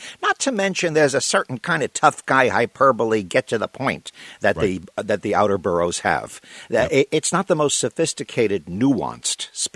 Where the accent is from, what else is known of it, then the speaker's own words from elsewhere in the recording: New York, United States; also born or lived in Brooklyn; I grew up on Long Island. I'm originally from Brooklyn, and I spent a lot of my youth in what's called the outer boroughs of right. New York City.